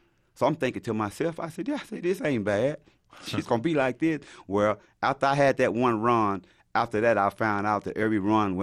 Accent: Missouri, United States; I'm from Missouri.

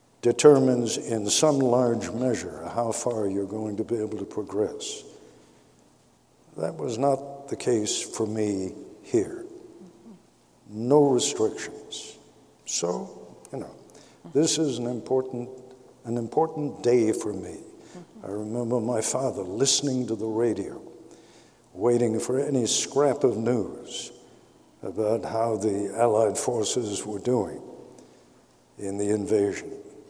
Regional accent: England, United Kingdom; born there; No. I was born in England. My parents were German Jews who had to leave Germany, who found refuge in England.

